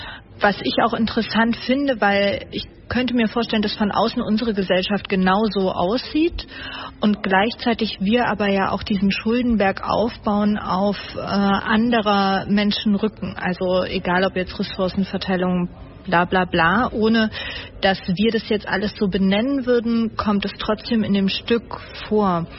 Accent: Halle, Saxony-Anhalt, Germany; born there; now in Frankfurt, Germany; Also gebürtig komme ich aus Halle an der Saale und wurde sozusagen in die letzten Atemzüge der DDR hineingeboren

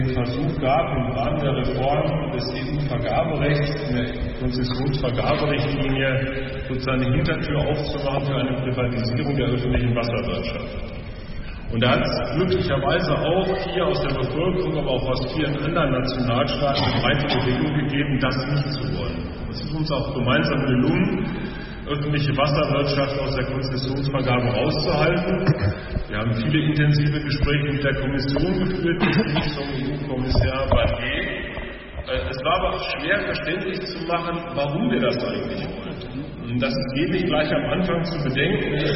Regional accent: Dortmund, North Rhine-Westphalia, Germany; Ich komme aus Dortmund, nach 30 Jahren wieder den Erstwohnsitz da und das ist eine alte Hansestadt.

